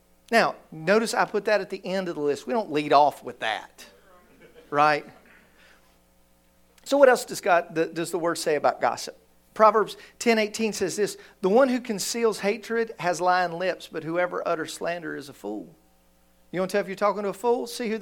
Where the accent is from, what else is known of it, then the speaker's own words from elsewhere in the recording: Bristol, Virginia, United States; So I'm from the Bristol, Virginia, Tennessee line, and I have a brother-in-law that's from here.